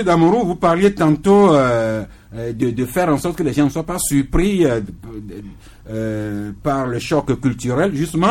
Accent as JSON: {"language": "French", "country": "Togo", "said": "Ici, chez nous au Togo"}